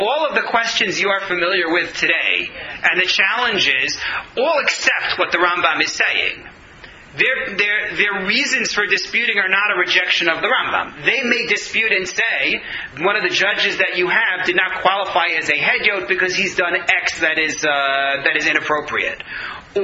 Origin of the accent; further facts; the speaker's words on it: New York City, New York, United States; now in Canada; I'm a New Yorker. I'm polite by nature.